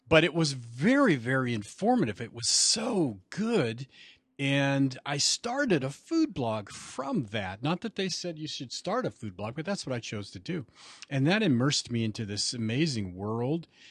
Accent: California, United States; I'm from Central California. So we're both Californiites.

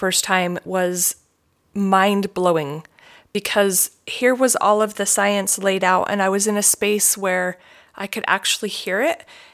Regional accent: Utah, United States; as a child growing up in Utah

